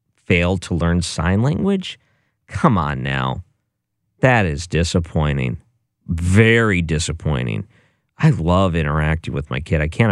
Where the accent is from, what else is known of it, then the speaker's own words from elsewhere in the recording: Detroit, Michigan, United States; born there; I was born in Detroit, Michigan.